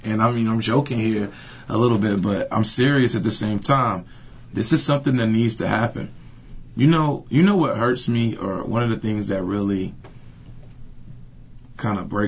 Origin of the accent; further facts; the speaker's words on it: Atlanta, Georgia, United States; now in Charlottesville, United States; I didn't move to Charlottesville to live in Atlanta. I'm from Atlanta